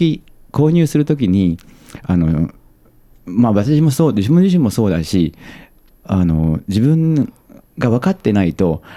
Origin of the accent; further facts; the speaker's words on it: Kyoto, Japan; moved away as an adult; 古風な匂いのする京都で生まれ育って